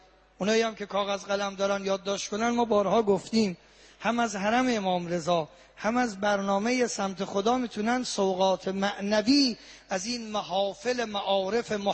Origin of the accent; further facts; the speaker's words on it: Mashhad, Razavi Khorasan, Iran; حالا ما چون مشهدی هستیم هم حکم مهمان رو داریم